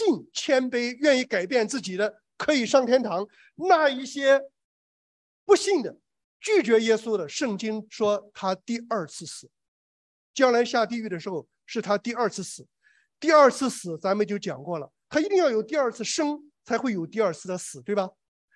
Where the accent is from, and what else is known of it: China